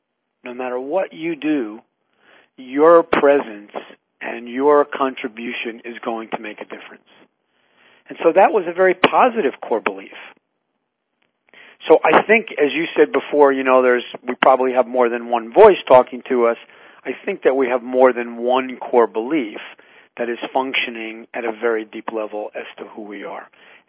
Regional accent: Long Island, New York, United States; When I was 8 years old and I took my first mathematics test, growing up in Long Island in New York.

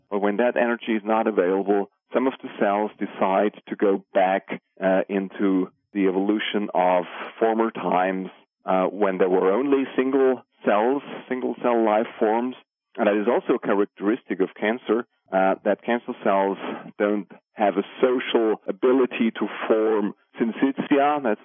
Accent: Germany; also born or lived in Sweden; So 12 years ago, I moved back from Sweden to my home country, Germany, and opened a complementary cancer clinic in the city of Kassel, which is right in the middle of Germany, between the cities of Hanover and Frankfurt, located in the heart of Germany.

